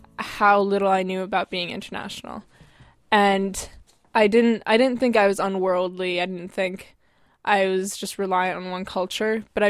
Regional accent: Seattle, Washington, United States; I mean, I'm definitely from Seattle, right? I was born here and everything.

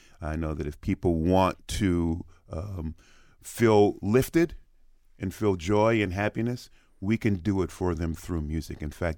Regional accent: Georgia, United States; born there; also born or lived in Kentucky / Colorado / Minnesota; now in Columbus, United States; I was born in Georgia, lived in Kentucky, Colorado, Minnesota, everywhere. But I'm liking my 20-some years here in Columbus

